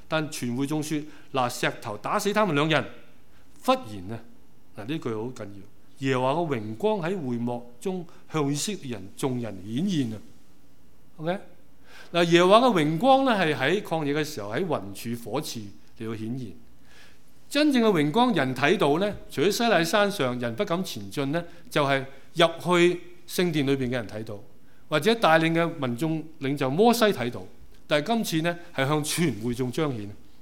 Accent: Hong Kong; 我們香港人度度都去過這樣、很多香港人自誇

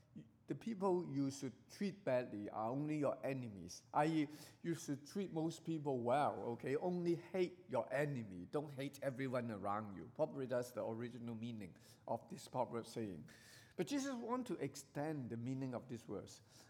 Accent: Hong Kong; I grew up in Hong Kong.

